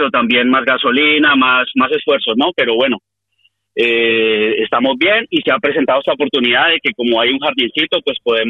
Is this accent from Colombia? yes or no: yes; Colombia; now in Torrejón de Ardoz, Spain; siempre he vivido en Torrejón de Ardoz, yo voy de Torrejón en Torrejón. Ajá. Entonces, desde que llegué de Colombia en el 1999, yo llevo aquí ya, yo tengo 35 años